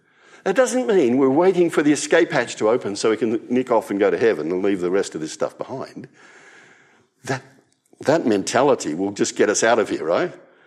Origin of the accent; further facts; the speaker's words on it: Australia; My passport says I'm an Australian citizen. The government just told me this week that I was granted citizenship. I thought I was born an Australian citizen